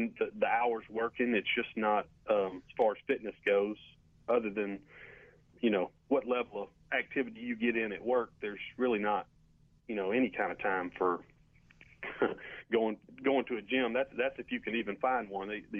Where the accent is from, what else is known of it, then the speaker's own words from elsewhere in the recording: Huntsville, Texas, United States; Well, I grew up in Huntsville, Texas, born and raised in Huntsville, and went to school here, went to graduated Sam Houston in 2007, and got a job here in Huntsville